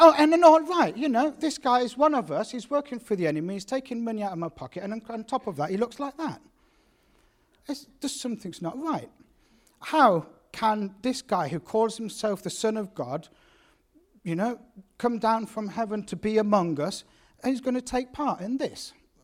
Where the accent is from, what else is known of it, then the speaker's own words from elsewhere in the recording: United Kingdom; After the Falklands, we'd keep a little bit quiet. Where you're from? We're from Europe, somewhere. But you know, you're English and you're British and you draw attention